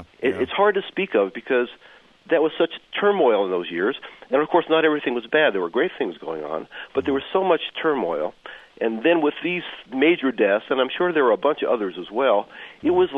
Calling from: La Grande, Oregon, United States; I'm calling from LeGrand in far northeast Oregon

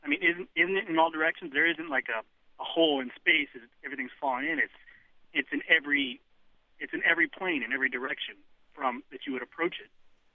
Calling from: Fredericksburg, Virginia, United States; I'm calling from Mary Washington.

